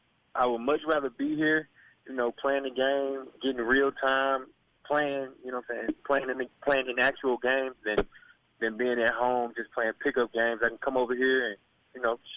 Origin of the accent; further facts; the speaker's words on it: Memphis, Tennessee, United States; if I tell them that I'm from Memphis and I played at the University of Memphis, they automatically bring up Coach Hardaway.